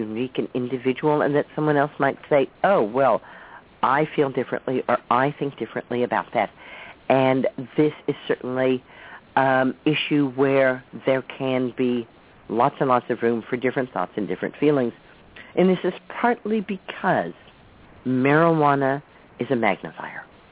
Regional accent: Woodstock, New York, United States; places like Woodstock, New York, my hometown

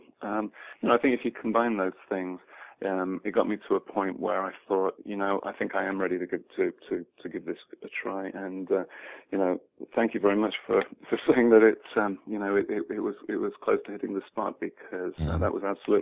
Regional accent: Birmingham, West Midlands, United Kingdom; now in Chicago, United States; I'm from Birmingham, England, and I really like the symmetry. You know, Chicago, where I live, is actually the sister city of Birmingham, England.

